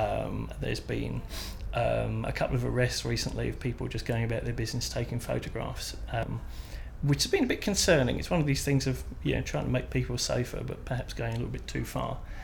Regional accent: Watford, East of England, United Kingdom; also born or lived in Harrow; I'm 42, and I'm from Watford in Hertfordshire, but born in Harrow, so haven't travelled far.

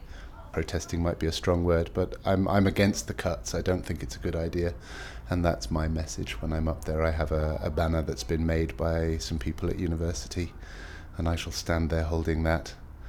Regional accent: South East England, United Kingdom; now in North Yorkshire, United Kingdom

